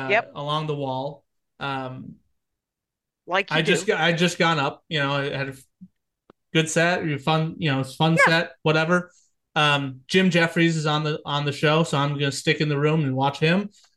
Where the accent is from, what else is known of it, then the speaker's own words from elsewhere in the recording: Liverpool, North West England, United Kingdom; I'm from Liverpool.